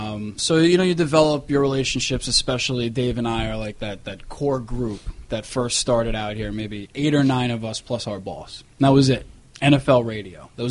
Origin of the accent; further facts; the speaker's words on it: New York, United States; accent: New York; I'm a New Yorker. I got the accents, you know.